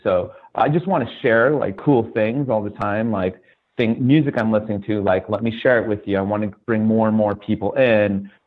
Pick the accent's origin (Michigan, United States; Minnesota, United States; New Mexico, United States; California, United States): California, United States; So just growing up in the Southern California hardcore scene